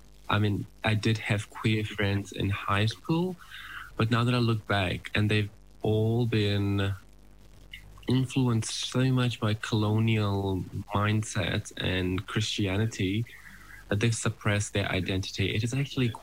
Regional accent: Fiji; So my granddad's village is Mokia in Rewa. But I grew up in Nosori. And I mean, growing up in Fiji

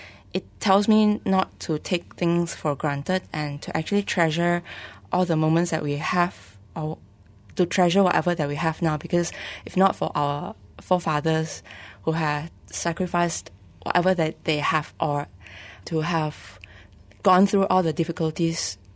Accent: Malaysia; Are we really just Malaysian, or are we why are we still addressing ourselves as Malaysian Chinese?

